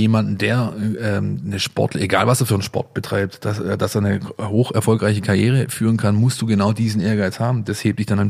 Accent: Ensingen, Baden-Württemberg, Germany; Da habe ich für Ensingen gekickt. Ich komme daher, ich komme aus dem Ort.

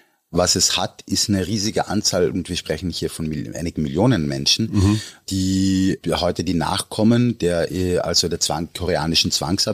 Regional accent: Vienna, Austria; es ist mir als Österreicher oftmals passiert in Japan

